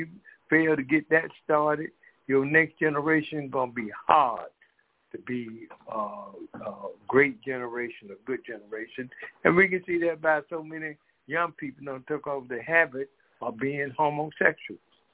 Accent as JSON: {"language": "English", "town": "Decatur", "region": "Georgia", "country": "United States", "said": "She had to tie some loose ends, and we are from Decatur, Georgia."}